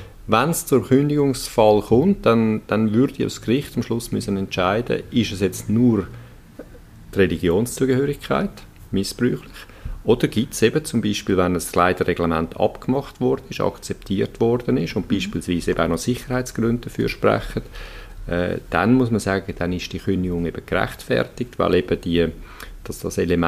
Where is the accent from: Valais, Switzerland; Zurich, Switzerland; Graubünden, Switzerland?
Valais, Switzerland; ich werde ein paar Tage ins Wallis gehen, in meine Heimat, wo ich herkomme.